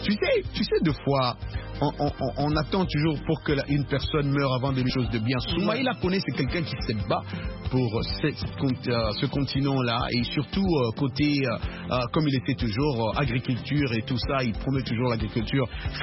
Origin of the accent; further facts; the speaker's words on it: DR Congo; chez moi en RDC